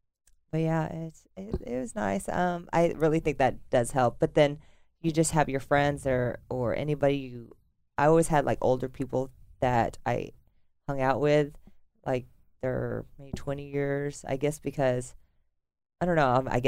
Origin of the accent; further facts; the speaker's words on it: Arlington, United States; In Arlington.